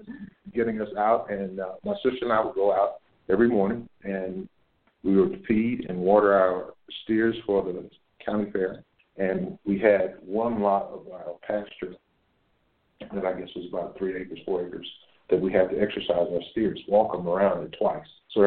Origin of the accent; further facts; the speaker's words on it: Texas, United States; I grew up in Texas, where high school football is king.